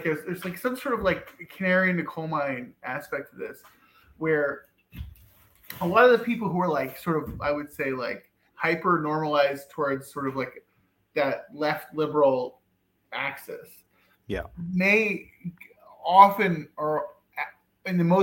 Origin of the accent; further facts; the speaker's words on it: Pennsylvania, United States; but I come from Pennsylvania, it's sort of a very traditional like Democrat versus Republican state.